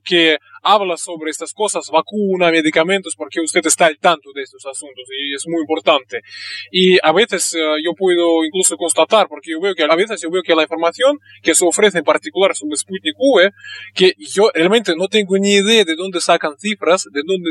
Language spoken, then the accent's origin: Spanish; Russia; yo por ejemplo como ruso, yo lo veo de primera mano